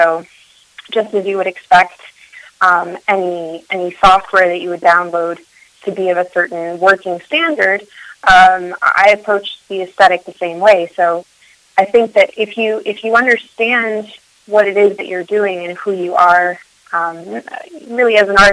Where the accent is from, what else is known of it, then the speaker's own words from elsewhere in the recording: Montreal, Quebec, Canada; also born or lived in Florida; I'm from Montreal originally. I grew up between Montreal and Florida.